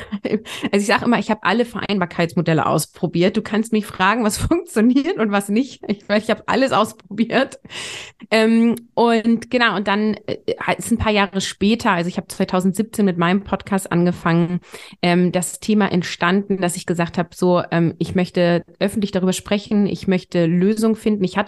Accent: Lower Saxony, Germany; ich komme aus der Nähe von Bremen, also südlich in Niedersachsen wohne ich. Ich bin verheiratet, wir haben zusammen drei Kinder, die sind 2, 8 und 10 Jahre alt.

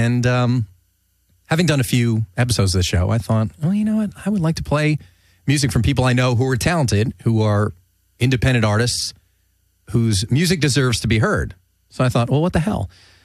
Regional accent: New Jersey, United States; And one of the reasons I was very happy that I grew up in New Jersey, because New York and Philly were nearby.

